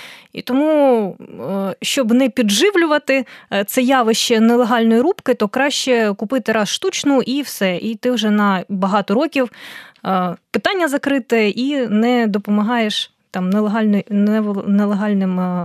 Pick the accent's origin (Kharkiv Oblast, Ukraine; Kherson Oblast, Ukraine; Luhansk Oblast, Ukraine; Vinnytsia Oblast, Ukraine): Luhansk Oblast, Ukraine; я сама з Луганщини, і у нас сосни ростуть. Ялинок у нас, ну, таких, щоб купити десь, ну, в моєму місті маленькому, такого не було.